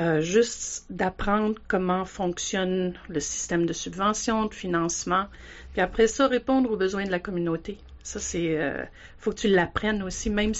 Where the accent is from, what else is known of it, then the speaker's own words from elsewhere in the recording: Quebec, Canada; moved away as an adult; also born or lived in Regina; now in Victoria, Canada; Je suis déménagée du Québec, du Lac-Saint-Jean, pour m'en venir à Victoria. Ben, en premier, je suis allée à Regina.